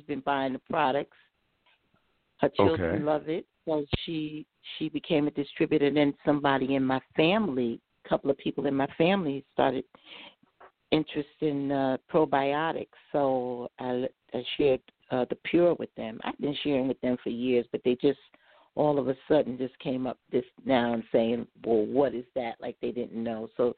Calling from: Atlanta, Georgia, United States; also born or lived in Virginia; Yeah, I'm calling from Atlanta, Georgia. That is a Virginia number because I used to live in Virginia, but now I'm in Georgia.

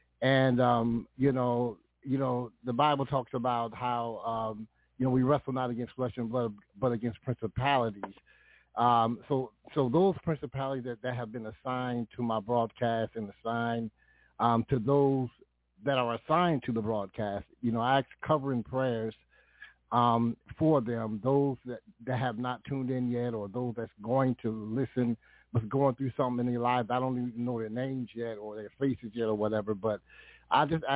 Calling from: Connecticut, United States; I'm calling from Connecticut.

